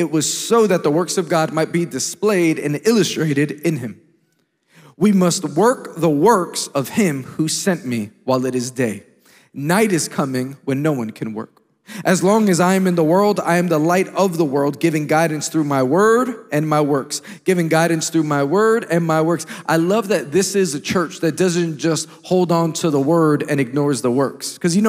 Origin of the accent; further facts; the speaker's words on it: New York City, New York, United States; I come all the way from New York City